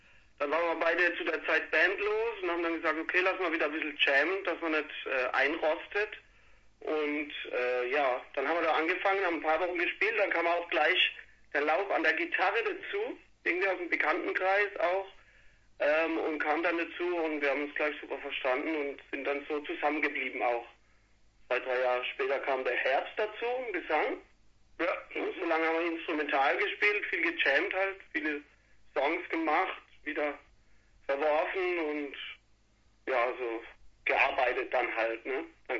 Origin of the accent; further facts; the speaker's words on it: Karlsruhe, Baden-Württemberg, Germany; drei Viertel kommen aus der Karlsruher Gegend sozusagen, nicht direkt Karlsruhe, aber schon.